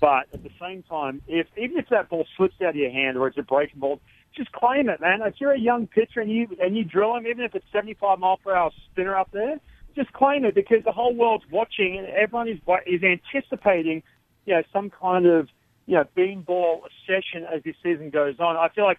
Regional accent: Australia; because I'm Australian

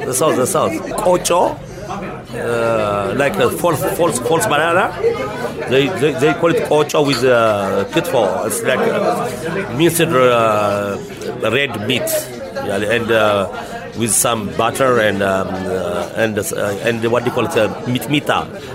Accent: Addis Ababa, Ethiopia; English is a second language; moved away as an adult; also born or lived in United States; From Addis, but I was in the state for 28 years and moved a year ago.

